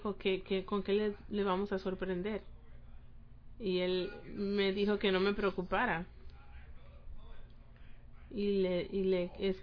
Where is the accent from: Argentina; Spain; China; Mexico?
China; Beijing; Spanish is a second language; moved away as an adult; now in United States; Yo vengo de Beijing, de la China, y soy profesor y he aprendido educación.